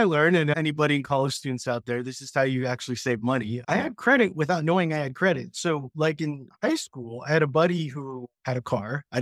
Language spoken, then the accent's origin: English; San Jose, California, United States; And this is … I'm from San Jose, California.